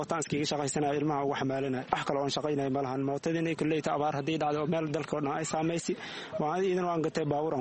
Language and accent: Somali; Bu'aale, Middle Juba, Somalia; Waxaan soo qahay, waxaan ka imaaday Soomaaliya Bu'aale. Waxaan imaaday bisha sagaalaad.